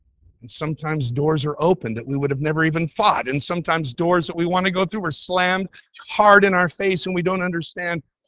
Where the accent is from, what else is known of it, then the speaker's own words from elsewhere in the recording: California, United States; I really knew, you know, I'm a Californian. I need to go back to California